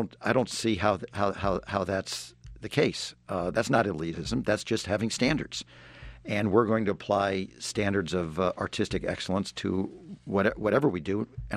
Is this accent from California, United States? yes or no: no; St. Louis, Missouri, United States; I'm a Midwesterner from St. Louis, which is about 3 hours away.